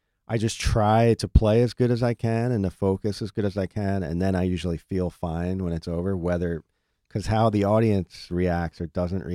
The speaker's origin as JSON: {"language": "English", "region": "New Jersey", "country": "United States", "said": "Yeah, and I'm from Jersey, so"}